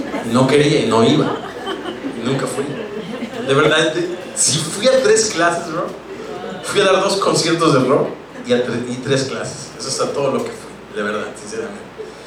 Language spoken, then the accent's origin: Spanish; Ciudad Satélite, State of Mexico, Mexico; Y curiosamente … son de satélite de donde soy yo